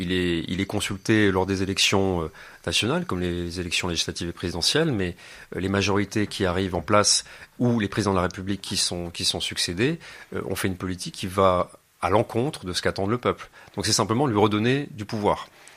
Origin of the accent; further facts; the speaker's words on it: France; Moi, je suis français, je suis pas allemand